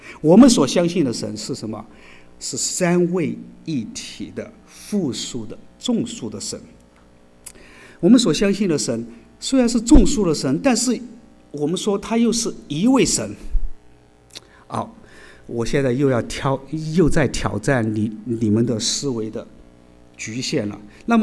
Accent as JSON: {"language": "Chinese", "town": "Chengdu", "region": "Sichuan", "country": "China", "said": "我呢是来自四川成都的，我太太也是来自四川成都的"}